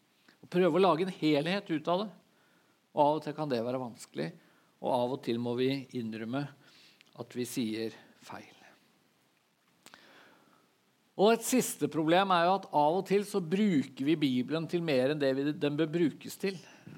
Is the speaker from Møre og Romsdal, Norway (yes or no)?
no; Vestfold, Norway; Jeg kom fra Vestfold